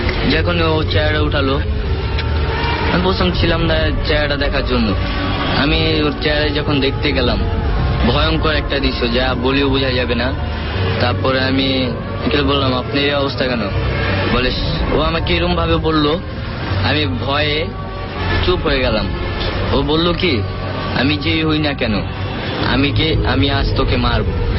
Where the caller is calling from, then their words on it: Dhaka, Dhaka Division, Bangladesh; আমি ঢাকা বাংলাদেশ থেকে বলছি, গোপীবাগ সপ্তম গলি থেকে।